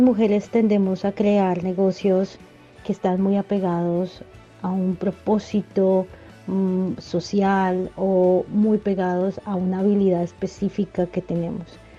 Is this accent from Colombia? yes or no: yes; Colombia; soy de Colombia.